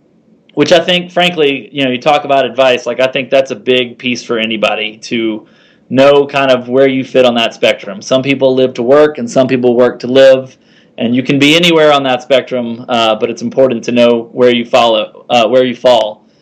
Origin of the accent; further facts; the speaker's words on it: Mississippi, United States; I grew up in Mississippi